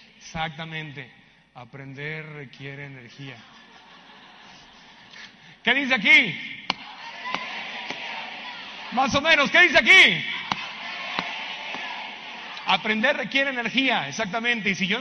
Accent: Tijuana, Baja California, Mexico; born there; yo nací en la frontera entre un país rico y un país pobre. Yo nací en Tijuana, Baja California.

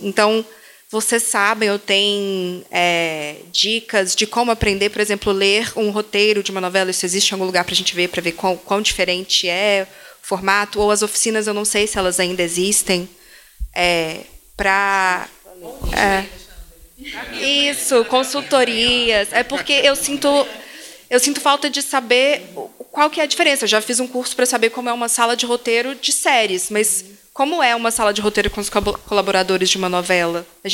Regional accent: Belo Horizonte, Minas Gerais, Brazil; now in São Paulo, Brazil; sou de BH e estou morando recentemente em São Paulo, fazendo um curso de roteiro

